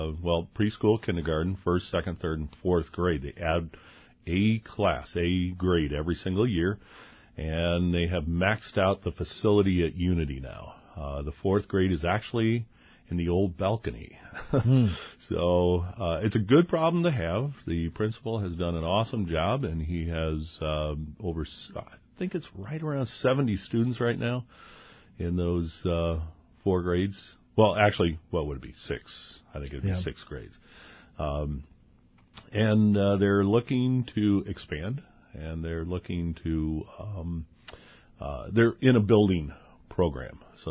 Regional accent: Wheeling, Illinois, United States; Originally around the suburbs of Chicago.

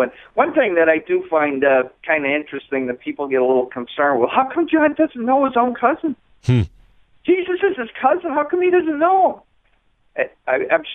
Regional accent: Boston, Massachusetts, United States; You know, I'm from the East Coast. I'm from Boston, and I may have met these people twice in my life.

